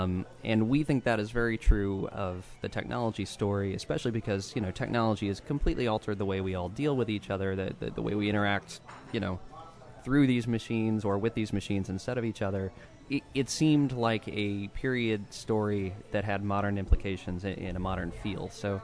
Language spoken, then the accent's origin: English; Winchester, Virginia, United States; I'm from Winchester originally in the Shenandoah Valley.